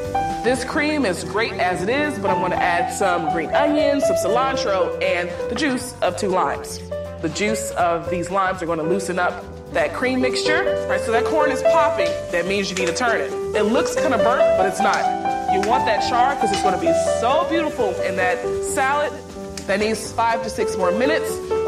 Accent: the South, United States; I mean, I'm from the South. I got to use hot sauce.

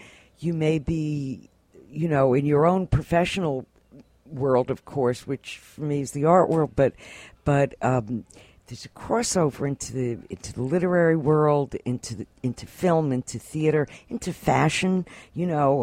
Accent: New York, United States; I mean, this is the way I grew up, and that's the way I always lived. And that's, you know, for me, I mean, I'm a New Yorker.

